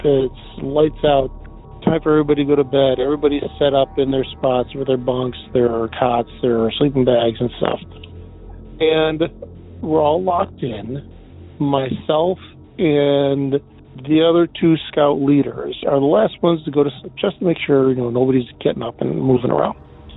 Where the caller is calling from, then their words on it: Depew, New York, United States; I'm calling from Depew, New York, just out of Buffalo.